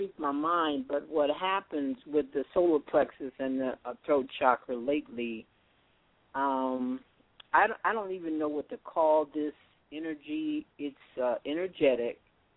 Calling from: Colorado, United States; I'm calling from Colorado.

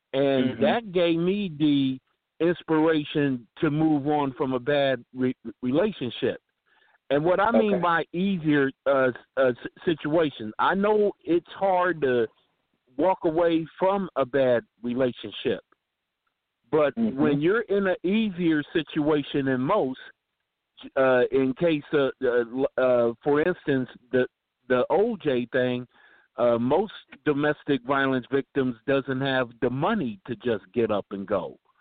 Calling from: Columbus, Ohio, United States; I'm calling from Columbus, Ohio.

